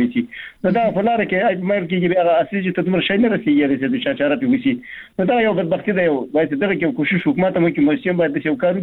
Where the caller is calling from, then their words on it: Baghlan, Afghanistan; بغلان مې تماس نیولې محترمه